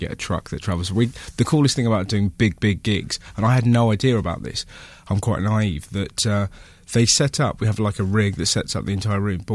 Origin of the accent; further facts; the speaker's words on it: Bristol, South West England, United Kingdom; now in London, United Kingdom; I'm Bristol, I'm leaving you. I have to change my ways. Where are you going? I've got to go to London.